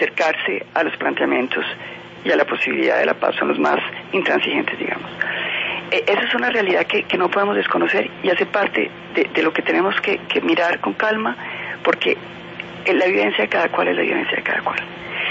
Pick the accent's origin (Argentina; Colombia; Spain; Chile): Colombia; Si nosotros como colombianos queremos obtener todo